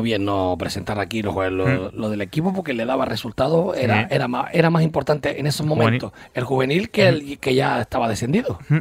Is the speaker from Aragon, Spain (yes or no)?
no; Fontanales, Canary Islands, Spain; yo soy de Fontanales. Yo pertenezco a Moya.